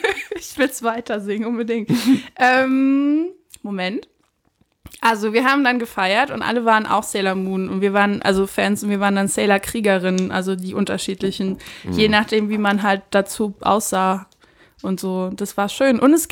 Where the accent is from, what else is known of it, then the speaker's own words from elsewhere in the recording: Saarbrücken, Saarland, Germany; ich bin in Saarbrücken aufgewachsen.